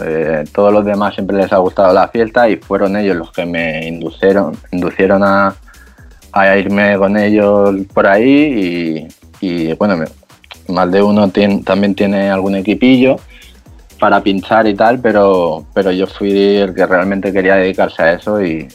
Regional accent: Ibiza, Balearic Islands, Spain; Sí, yo soy de Eivissa, he nacido aquí y me he criado aquí.

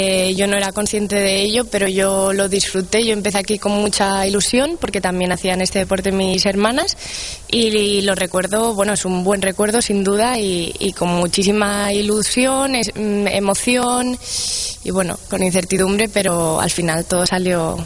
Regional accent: Sabadell, Catalonia, Spain; born there; He estado durante 9 años también en el CAR de San Cugat y soy nacida en Sabadell.

